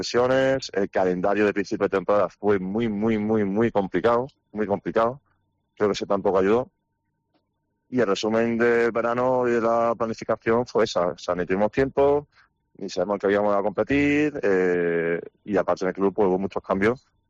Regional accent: Granada, Andalusia, Spain; y yo lo he vivido, y soy de Granada.

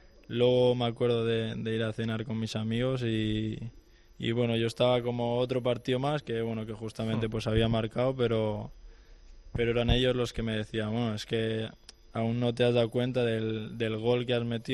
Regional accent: Valencia, Valencian Community, Spain; soy de Valencia, soy del Valencia también

